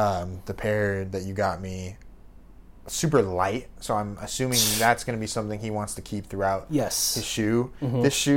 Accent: Philippines; I am Filipino.

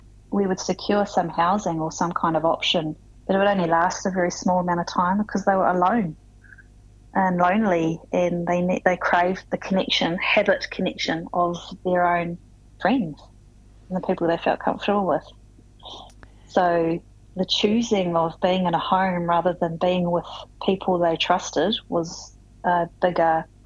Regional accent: New Zealand; moved away; I used to run a community hub in my hometown in New Zealand

